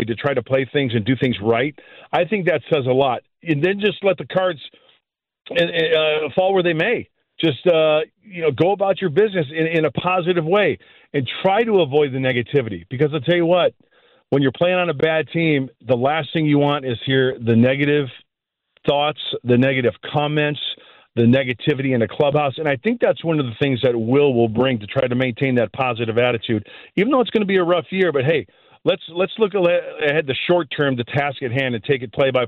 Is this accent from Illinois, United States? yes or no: yes; Joliet, Illinois, United States; also born or lived in Aurora; Joliet's great. Very proud to be from there. I was born in Aurora, lived there a year. Then my parents moved to Joliet.